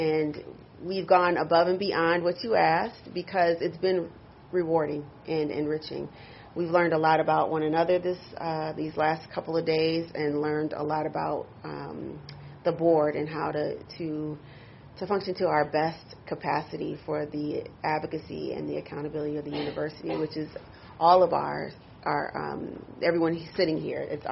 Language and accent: English; Grand Rapids, Michigan, United States; Trustee Scott is a diehard West Sider, and she has been pushing us